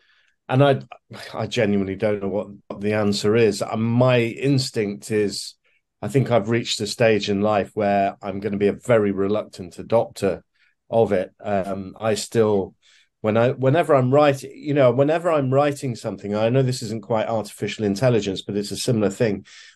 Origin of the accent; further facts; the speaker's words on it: Leicester, East Midlands, United Kingdom; Well, I grew up in a city called Leicester in the English Midlands, which I contend is the greatest sporting city in the world.